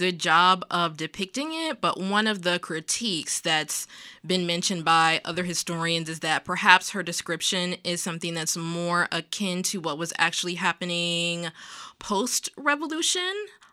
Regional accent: Virginia, United States; I'm also Southerner. I'm from Virginia originally.

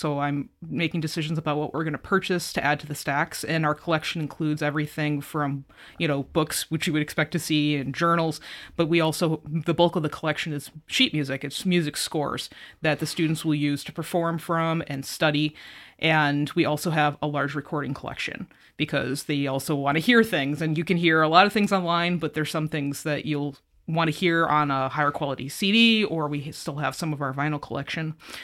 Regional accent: Rochester, New York, United States; moved away as an adult; also born or lived in Texas; Oh, I am actually from Western New York. I'm from Rochester and grew up there and went to college in Ohio. And then I moved to Texas for grad school.

